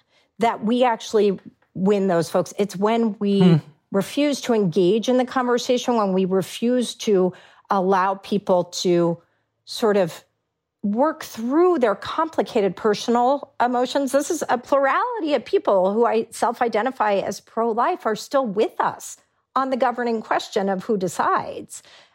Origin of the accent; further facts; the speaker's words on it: Texas, United States; I think when in Missouri, just like in my home state of Texas, when we actually have the fundamental conversation